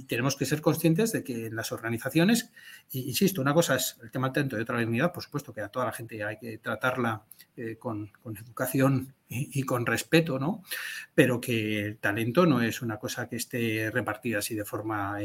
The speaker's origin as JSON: {"language": "Spanish", "town": "Zamora", "region": "Castile and León", "country": "Spain", "tie": "born or raised there", "said": "aparte es un pequeño homenaje también a mi ciudad de origen. Yo nací en Zamora"}